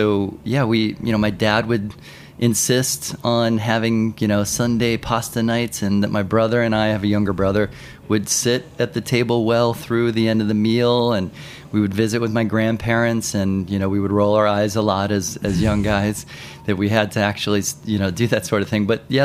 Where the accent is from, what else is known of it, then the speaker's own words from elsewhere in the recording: Cincinnati, Ohio, United States; Yes. Yeah. I grew up in Cincinnati.